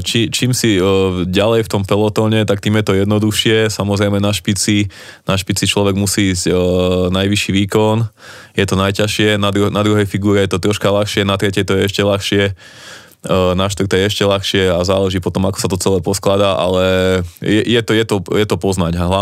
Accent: Žilina Region, Slovakia; Tak som z Oravy

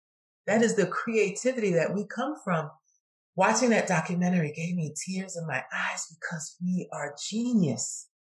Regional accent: Brooklyn, New York, United States; I am from Brooklyn, New York.

